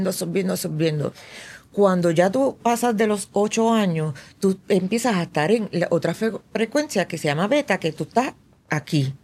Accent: Puerto Rico; yo soy un alien puertorriqueño.

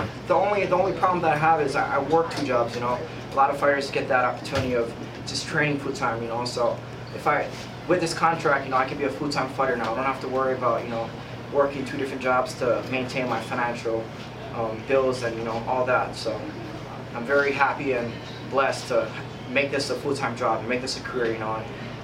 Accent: Waianae, Hawaii, United States; You know, I'm from Waianae, Hawaii. I've been on here since right after high school, you know

